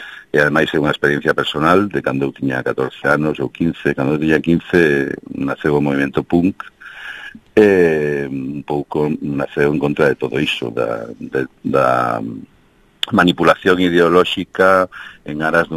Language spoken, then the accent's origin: Galician; Chantada, Galicia, Spain; eu son da Galicia profundísima, do centro mismo do corazón de Galicia, que é Chantada.